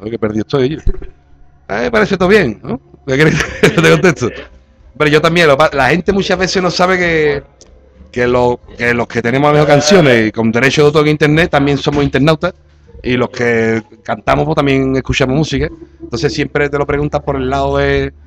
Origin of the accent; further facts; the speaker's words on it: Seville, Andalusia, Spain; born there; moved away as an adult; now in Barcelona, Spain; porque como nací en Sevilla y me vine aquí a trabajar a Barcelona